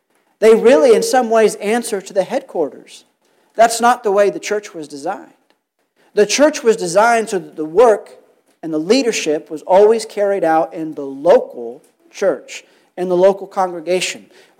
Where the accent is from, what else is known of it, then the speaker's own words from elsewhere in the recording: Springfield, Missouri, United States; I came from the Springfield, Missouri area. And in Springfield, Missouri, you might or might not know, that is the headquarters for the Assembly of God denomination.